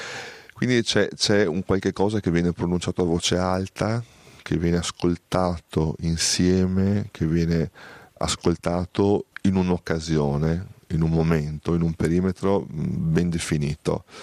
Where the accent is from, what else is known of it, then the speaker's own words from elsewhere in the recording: Padova, Veneto, Italy; Io che per esempio così vengo da Padova, dal Veneto